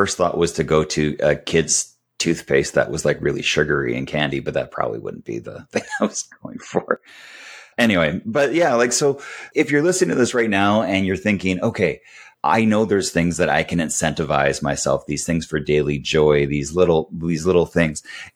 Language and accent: English; Canada; it's Winnipeg. It is like minus 40. Yeah. I'm Canadian.